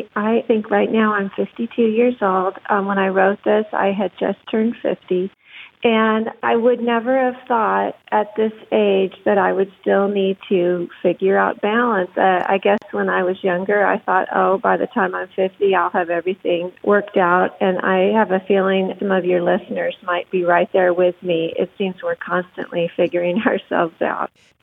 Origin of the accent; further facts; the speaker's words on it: Loveland, Ohio, United States; Bridgeport is actually Loveland, Ohio, my hometown here in Cincinnati.